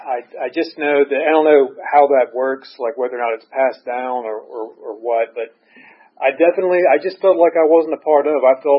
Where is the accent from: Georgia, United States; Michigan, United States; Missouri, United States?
Georgia, United States; Valdosta; I'm from Valdosta, Georgia, a town in South Georgia.